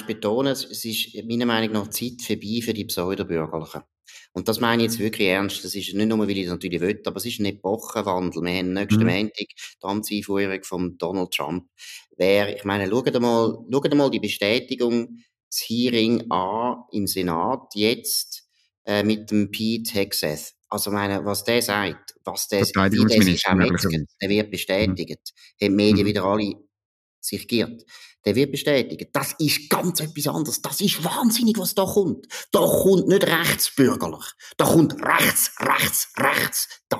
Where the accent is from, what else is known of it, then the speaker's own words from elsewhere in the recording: Graubünden, Switzerland; Also, meine, als Bündner kannst du nicht